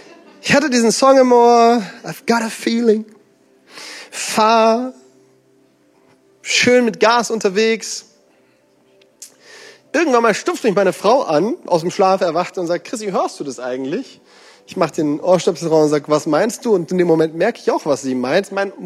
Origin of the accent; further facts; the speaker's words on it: Baden-Württemberg, Germany; ich bin ja auch Schwabe.